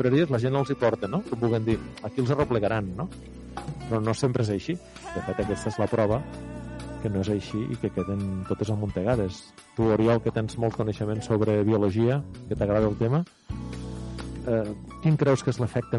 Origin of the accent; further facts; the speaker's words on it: Rialp, Catalonia, Spain; Jo soc de Rialp i conec la zona.